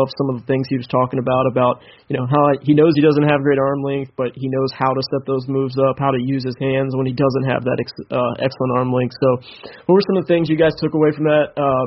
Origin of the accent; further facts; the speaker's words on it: Virginia, United States; I'm from Virginia. These guys live in Texas